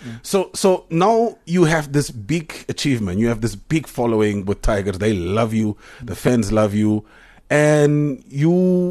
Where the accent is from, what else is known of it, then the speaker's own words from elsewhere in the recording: Walvis Bay, Erongo, Namibia; Yes. No, I'm born and bred in Wavish Bay.